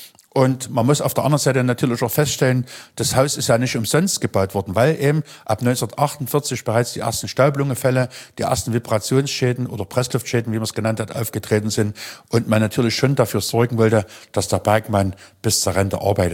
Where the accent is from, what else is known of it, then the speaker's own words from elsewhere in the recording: Schneeberg, Saxony, Germany; Und ich bin ja als Kind in Schneeberg groß geworden.